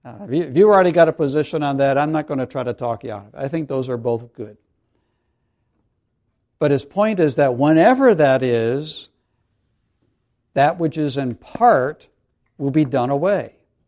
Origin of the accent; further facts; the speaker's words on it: New England, United States; Okay, I'm from New England, and I follow the Red Sox.